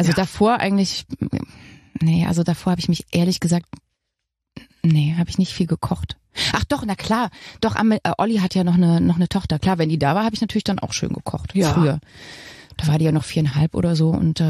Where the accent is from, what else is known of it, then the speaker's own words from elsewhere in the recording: Thuringia, Germany; accent: Thuringian; Also erstens mein Dialekt, Thüringisch, war ganz schlimm.